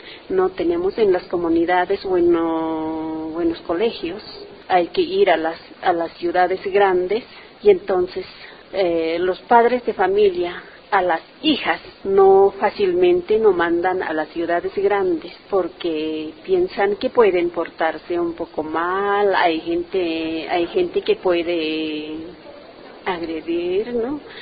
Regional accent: Bolivia; soy una mujer aymara, vengo de Bolivia.

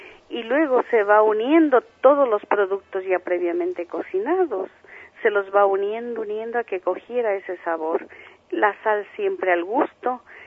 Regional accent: Ecuador; now in Canary Islands, Spain; si esto se escucha en mi país, ¿qué tengo que hacer sino mandar un abrazo muy grande? Para todos los ecuatorianos, para mi familia, un abrazo muy grande desde las Canarias.

